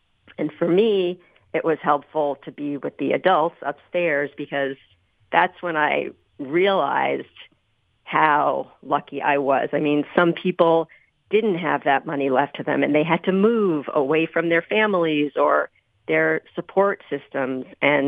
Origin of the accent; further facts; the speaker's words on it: New York, United States; So, for instance, you know, I grew up in New York.